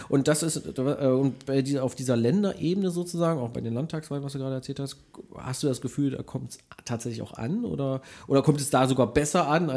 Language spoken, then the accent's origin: German; Berlin, Germany; Wir sind als Berliner einfach hart gescholten gerade.